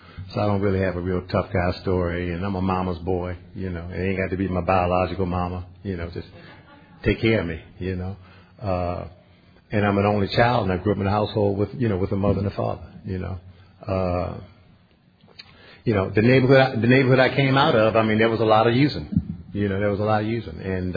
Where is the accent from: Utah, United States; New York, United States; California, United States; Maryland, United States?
Maryland, United States; Baltimore; You know, so I'm from Baltimore. That's where I was born. That's where I grew up. That's where I used, and it's also where I got clean.